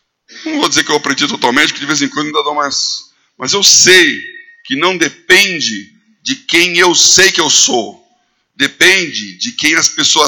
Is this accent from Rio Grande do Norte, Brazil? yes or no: no; São Paulo, Brazil; Como eu saí de São Paulo e fui para São Carlos, ninguém me conhecia.